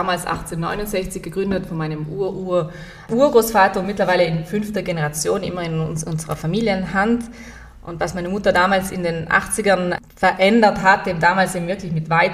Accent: Tramin, Trentino-Alto Adige, Italy; Ja, ich muss sagen, ich bin am Weingut aufgewachsen. Also wir sind in Tramin und mein Schlafzimmer war wortwörtlich über unserem Barrique-Keller.

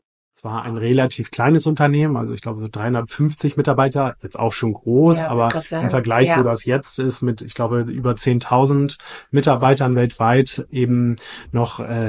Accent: Hamburg, Germany; born there; now in Berlin, Germany; also ich bin gebürtiger Hamburger, werde dieses Jahr 40 Jahre alt.

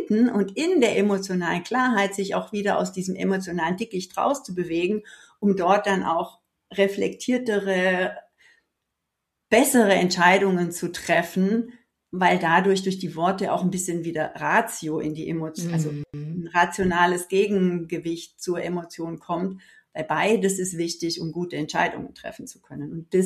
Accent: Germany; Ja, also wo ich herkomme, ist so eher das Rand des Allgäus. Okay. Also es ist nicht krass bergig, aber es ist hügelig genug

